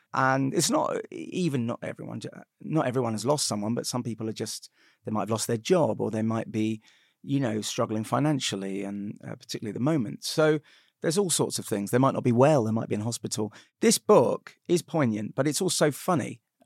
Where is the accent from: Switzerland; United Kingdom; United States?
United Kingdom; We're Jewish, but we're British, and so we want to do a British Christmas.